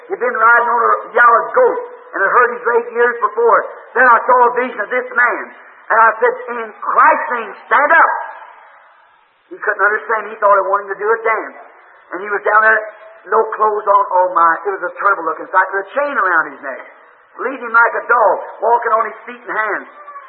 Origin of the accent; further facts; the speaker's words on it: Jeffersonville, Indiana, United States; I said, I'm from Jeffersonville, Indiana.